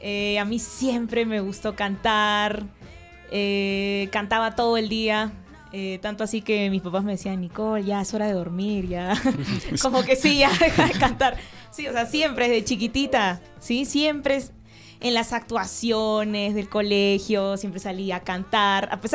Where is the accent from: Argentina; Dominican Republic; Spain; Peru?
Peru; Callao; yo soy de Perú, para ser exactos, de Callao, que es como una provincia constitucional que está cerquísima a Lima. Entonces yo crecí mucho cerca a lo que es la música criolla